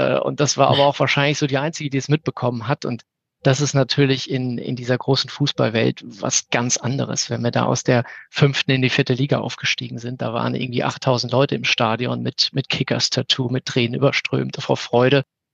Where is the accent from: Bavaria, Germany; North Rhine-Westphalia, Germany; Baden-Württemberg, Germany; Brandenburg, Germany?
Baden-Württemberg, Germany; Mannheim; Ich komme aus Mannheim